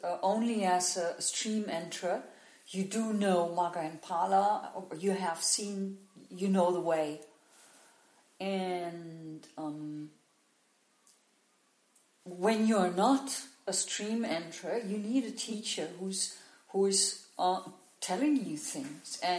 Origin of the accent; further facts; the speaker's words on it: North Rhine-Westphalia, Germany; das sagt man bei uns im Rheinland